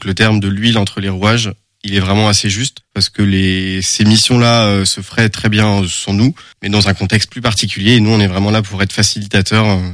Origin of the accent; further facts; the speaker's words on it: Rennes, Brittany, France; also born or lived in Normandy; now in Angers, France; moi j'ai 27 ans, je suis angevin depuis maintenant 5-6 ans et j'ai grandi en Bretagne.